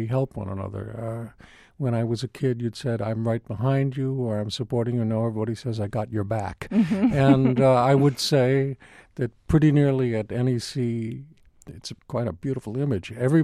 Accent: Los Angeles, California, United States; I grew up in Los Angeles, where there was an exceptional musical community

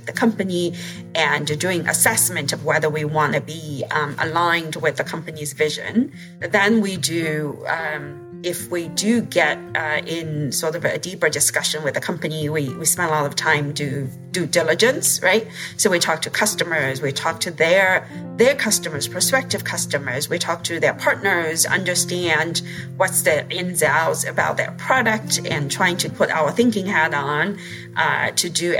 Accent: China; I grew up in China. And when I was young, China was just beginning this growth stage, right?

